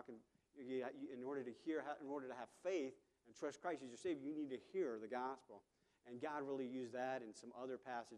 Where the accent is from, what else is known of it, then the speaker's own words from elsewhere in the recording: Tennessee, United States; And but I'm originally from Tennessee